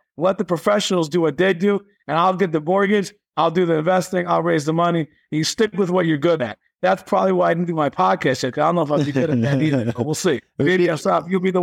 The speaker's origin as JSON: {"language": "English", "region": "New York", "country": "United States", "tie": "born or raised there", "said": "listen, I'm from New York. I grew up in New York."}